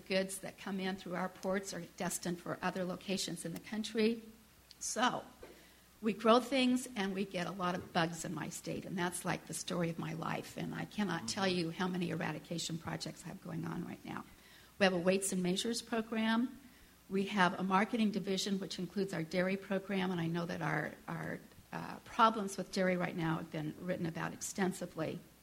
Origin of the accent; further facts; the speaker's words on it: Nebraska, United States; I'm from Nebraska. I own a farm in Nebraska.